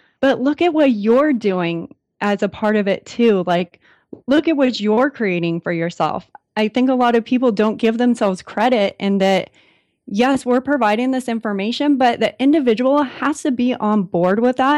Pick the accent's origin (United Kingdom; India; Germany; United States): United States; San Diego, California; The people around me here in my hometown in San Diego are like, I love them so much